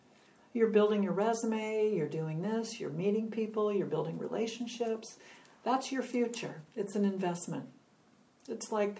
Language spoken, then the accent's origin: English; Chicago, Illinois, United States; I teach in Chicago every summer because I'm from Chicago.